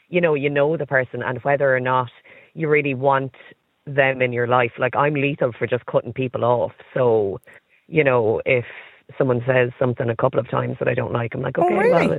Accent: Ireland; But I think as Irish people in general and as a nation, and kind of like what that texter just said, is we love a good grudge.

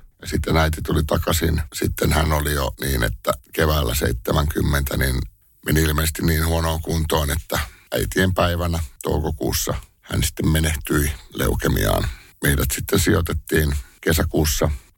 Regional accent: Pirkanmaa, Finland; born there; Synnyin pienellä paikkakunnalla, Pirkanmaalla, niin sanotusti avioliiton ulkopuolisena lapsena

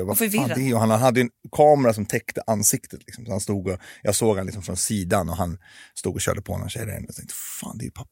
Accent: Stockholm, Stockholm County, Sweden; born or raised there

